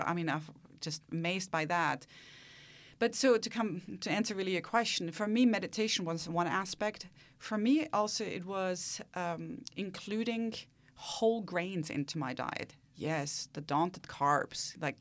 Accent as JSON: {"language": "English", "country": "Austria", "said": "I mean, I come from Austria."}